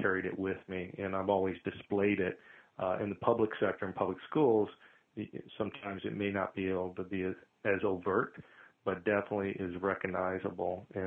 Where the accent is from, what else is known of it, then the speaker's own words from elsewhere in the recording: Tucson, Arizona, United States; Actually, I'm a native Arizona. I grew up in Tucson, Arizona, and I was the only one actually born in Tucson. The rest of my family actually was born in Kentucky.